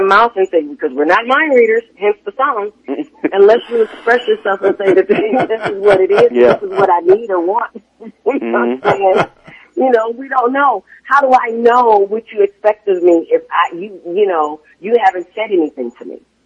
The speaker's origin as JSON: {"language": "English", "region": "Michigan", "country": "United States", "said": "Now, I'm from Michigan, so I have an attitude. I'm Midwest. I got a Midwest attitude."}